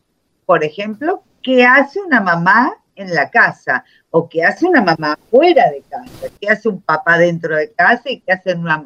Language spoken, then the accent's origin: Spanish; Buenos Aires, Argentina; born there; moved away as an adult; now in Rosario, Argentina; yo nací en Buenos Aires, Argentina, pero muy temprano, a los 22 años, ya me vine a vivir a Rosario, que queda en la provincia de Santa Fe